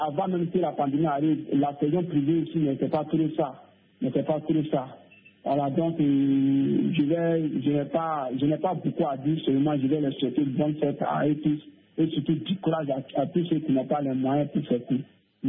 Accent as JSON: {"language": "French", "region": "Centre-Ouest", "country": "Burkina Faso", "tie": "born or raised there", "said": "je suis dans mon village natal, au centre-ouest du Burkina Faso."}